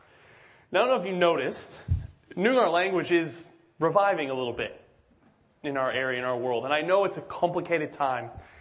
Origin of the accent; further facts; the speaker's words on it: Chicago, Illinois, United States; I traveled back to, home to Chicago, back where I'm from Chicago in 2019.